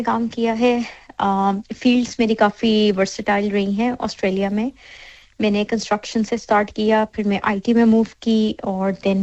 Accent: Islamabad, Islamabad Capital Territory, Pakistan; moved away as an adult; now in Brisbane, Australia; اور میں آسٹریلیا میں لاسٹ 7 ایئر سے ہوں۔ میرا بیک گراؤنڈ پاکستان اسلام آباد سے ہے اور میں ساری لائف تو اسلام آباد میں ہی رہی ہوں، اور پھر شادی کے بعد 7 ایئرس اگو میں ادھر موو کی ہوں آسٹریلیا، اور کرنٹلی ابھی میں برسبن میں رہ رہی ہوں۔

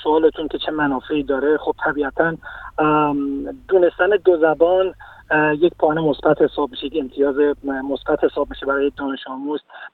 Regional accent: Iran; زبان مادری ما چون فارسی است، من راجع به زبان فارسی مشخصا صحبت میکنم، خب زبان فارسی بخش از فرهنگ ما ایرانی هاست

